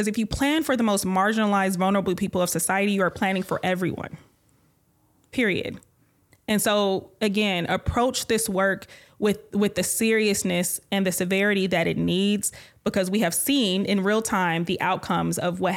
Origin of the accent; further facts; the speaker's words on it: Detroit, Michigan, United States; That's how I grew up in Detroit. We didn't have grocery stores. Guess what? We had a garden. Everybody shared the garden.